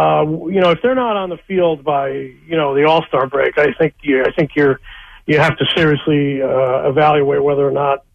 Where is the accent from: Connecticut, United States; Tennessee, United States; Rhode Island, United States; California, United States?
Rhode Island, United States; I grew up in Rhode Island.